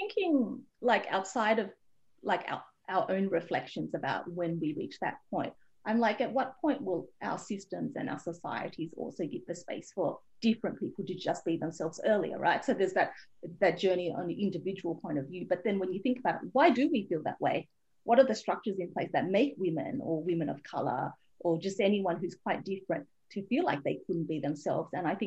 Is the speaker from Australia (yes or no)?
yes; Australia; I did start life out in a refugee camp. But I think some of the things that happened between like the refugee camp and growing up in Australia is, you know, quite different, and being poor and being a refugee